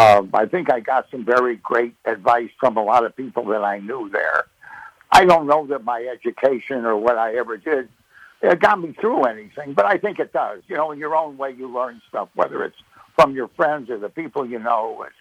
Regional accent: Chicago, Illinois, United States; I grew up in Chicago.

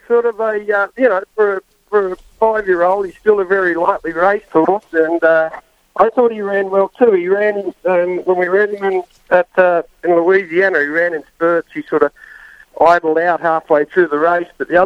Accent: Australia; See, I personally, being an Aussie, it'd be great to see him down there

